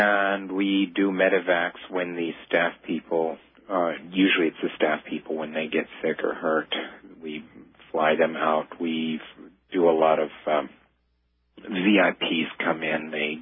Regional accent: Jordan; also born or lived in Lebanon; Jordan, yeah. Yeah, mostly in Jordan, a little bit in Lebanon, and I've worked in the Middle East in a few places. And so I'm bilingual in Arabic

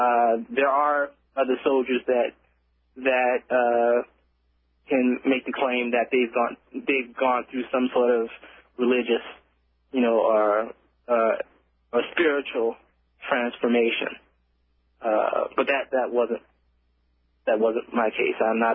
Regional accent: New Orleans, Louisiana, United States; now in Texas, United States; Not originally. I've been in Texas for the past decade, but I'm originally from New Orleans.

